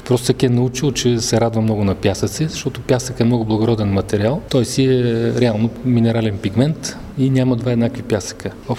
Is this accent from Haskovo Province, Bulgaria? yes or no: yes; Dimitrovgrad, Haskovo Province, Bulgaria; now in Sofia, Bulgaria; аз винаги се афиширам като димитровградчанин, а не като софиянец или просто сега там живея и там работя, но аз съм си от Димитровград.